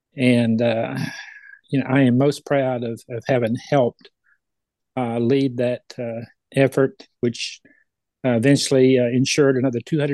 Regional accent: Malvern, Arkansas, United States; also born or lived in Hot Springs; You know, I was born in Hot Springs, grew up in Malvern. Parents that didn't finish the 8th grade.

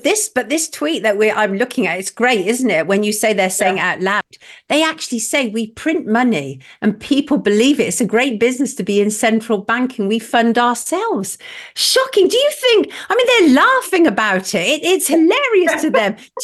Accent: United Kingdom; Is there anything that we as the British taxpayers can actually do to rail against this other than petitioning them?

